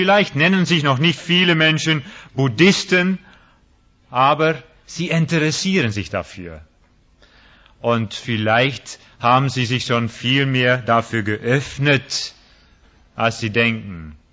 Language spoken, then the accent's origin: German; Netherlands; German is a second language; now in Germany; Ich bin Holländer. Ich werde nie eine echte Deutsche in dem Sinne, obwohl ich schon lange in Deutschland wohne.